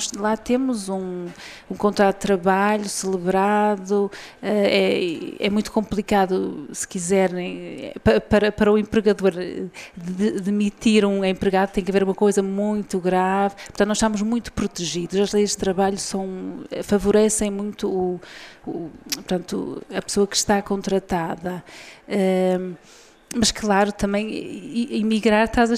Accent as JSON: {"language": "Portuguese", "country": "Portugal", "lives_now": "Sweden", "said": "nós portugueses, eu costumo dizer, olha, o meu sangue não me ajuda neste aspecto"}